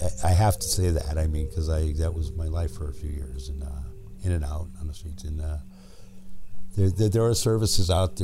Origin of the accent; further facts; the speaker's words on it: Forks, Washington, United States; I'm from Forks.